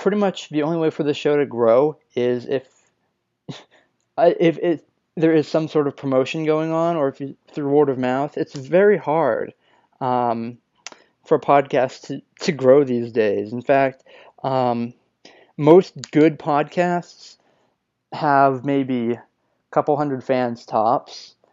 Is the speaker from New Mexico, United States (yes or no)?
yes; New Mexico, United States; now in Tucson, United States; They just finished up a 3-day tour in New Mexico, which is awesome. My hometown, or my home state.